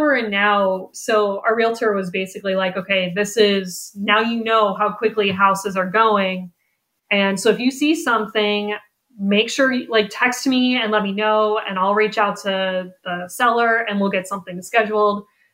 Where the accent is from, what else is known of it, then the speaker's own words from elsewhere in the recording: Ohio, United States; We've both were born and raised in Northeast Ohio, and we're probably about half an hour away from where we grew up.